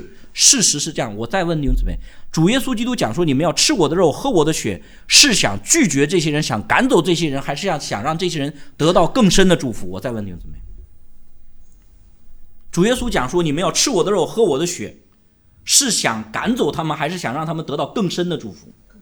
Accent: China; 我们中国人这方面，因为原来这个人际关系太冷淡

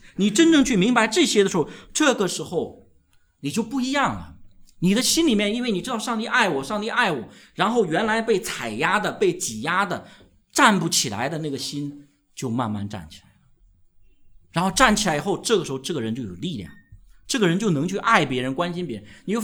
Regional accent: China; 这真的是我们中国人，特别是我们大陆人的一个重大的缺陷

